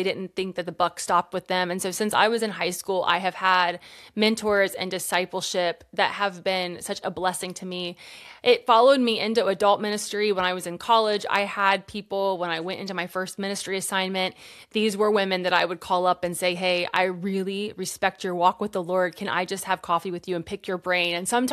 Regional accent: Kentucky, United States; I have a pastor here in my hometown of Kentucky.

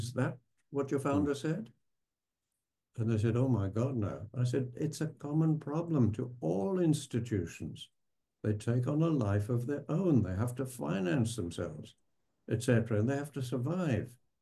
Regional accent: England, United Kingdom; accent: English; They would attack me, my motive, my English accent, the cap I wore.

